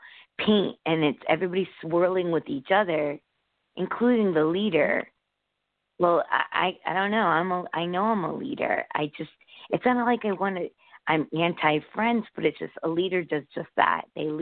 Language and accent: English; Connecticut, United States; Yeah. Connecticut.